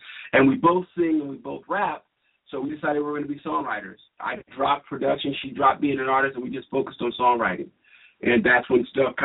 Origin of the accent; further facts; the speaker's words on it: Texas, United States; moved away; because I'm from Texas originally, you move from Texas, you move to L.A.